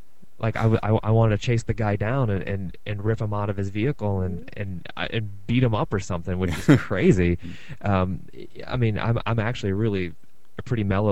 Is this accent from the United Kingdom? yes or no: no; Athens, Ohio, United States; I was riding my bicycle in my hometown in Athens, Ohio